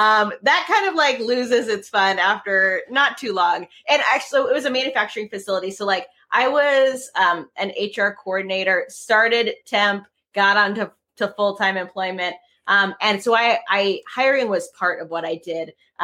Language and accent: English; Illinois, United States; also born or lived in Washington, United States; now in St. Louis, United States; So I live in St. Louis, Missouri now. I say I'm from here. I'm an Air Force brat, but I did a lot of growing up in Southern Illinois.